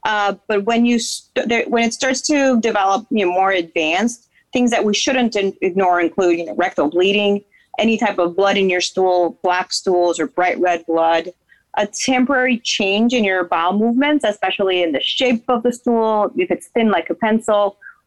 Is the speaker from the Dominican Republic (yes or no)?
yes; Dominican Republic; moved away as an adult; now in United States; So I'm from Dominican Republic originally. I did my residency in Boston. After 4 years of very cold weather, I decided to move to sunny Florida.